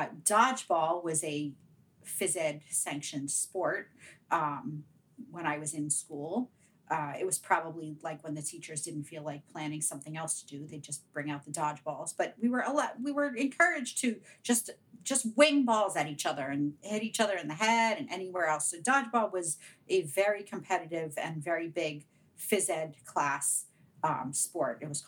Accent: Pittsburgh, Pennsylvania, United States; So I was a child growing up in Pittsburgh in the 70s.

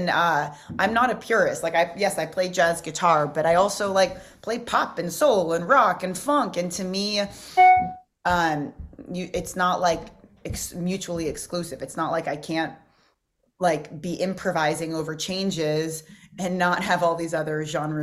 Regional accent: Hermosa Beach, California, United States; I grew up near the Lighthouse down in Hermosa Beach.

